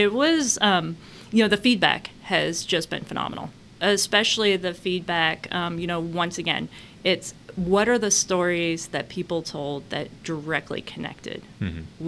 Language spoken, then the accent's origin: English; Indiana, United States; like my growing up in Indiana, her growing up in Ohio